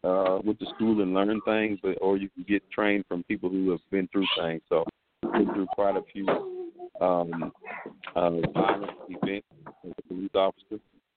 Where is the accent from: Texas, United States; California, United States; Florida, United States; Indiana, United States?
Indiana, United States; Indianapolis; Yeah, I mean, I was raised in Indianapolis, so I wasn't raised in the South.